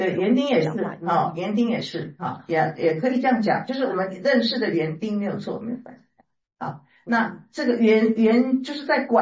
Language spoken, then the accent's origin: Chinese; China; 好，我用我们中国人的概念哈。